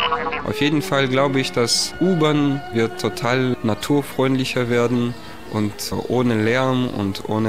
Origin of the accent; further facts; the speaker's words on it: Belarus; now in Berlin, Germany; ich komme aus Weißrussland